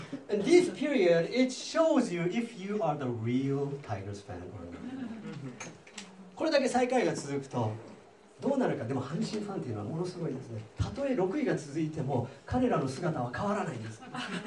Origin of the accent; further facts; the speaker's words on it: Tokyo, Japan; 東京出身ですけど、出身っていうか東京のもんですけど